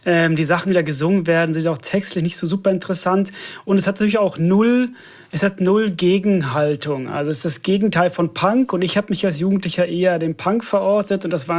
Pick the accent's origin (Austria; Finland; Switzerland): Finland; ich komme ja aus Finnland